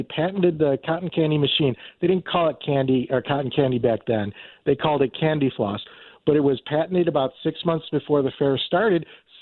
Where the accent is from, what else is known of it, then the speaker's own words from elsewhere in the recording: Buffalo, New York, United States; I had to write an essay on my hometown, which is Buffalo, New York.